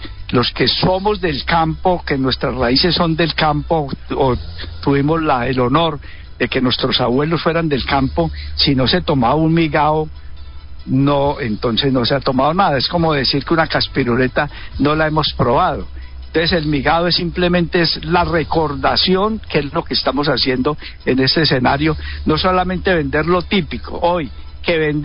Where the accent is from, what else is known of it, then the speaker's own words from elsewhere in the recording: Andinápolis, Valle del Cauca, Colombia; yo soy de Trujillo, yo soy de un corregimiento del municipio de Trujillo, que es Andinápolis